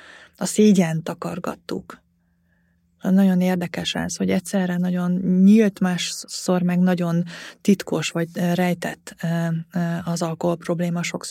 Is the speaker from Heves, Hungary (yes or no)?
yes; Heves, Hungary; Én Heves megyében nőttem föl